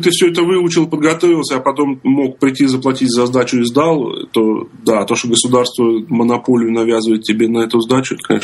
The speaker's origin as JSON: {"language": "Russian", "town": "Novosibirsk", "region": "Novosibirsk Oblast", "country": "Russia", "said": "Я сам из России, из Новосибирска. Вот в этом году закончу универ и хочу как-то поехать в Канаду работать и учиться."}